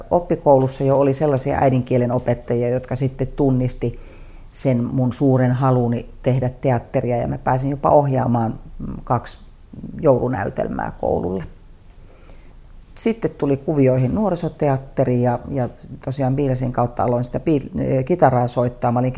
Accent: Kuopio, North Savo, Finland; born or raised there; also born or lived in Imatra

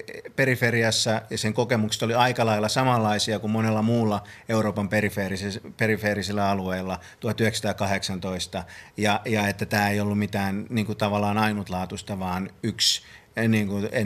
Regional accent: Kouvola, Kymenlaakso, Finland; mä vietin lapsuuteni melko tämmöisessä valkoisessa Kouvolassa

